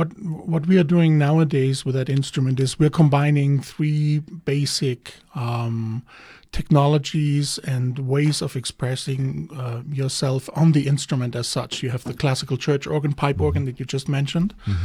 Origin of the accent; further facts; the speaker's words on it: Germany; English is a second language; now in United States; Yeah, I'm coming from Germany, born in the late 60s, growing up through the 70s and 80s.